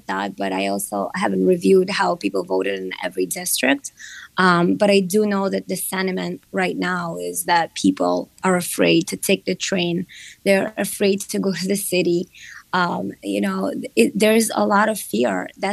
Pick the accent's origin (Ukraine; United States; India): Ukraine; so many of my constituents are from Ukraine, and I'm from Ukraine.